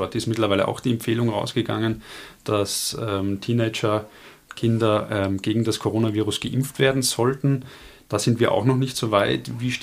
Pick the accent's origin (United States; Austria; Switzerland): Austria; Bei uns in Österreich stand jetzt noch nicht.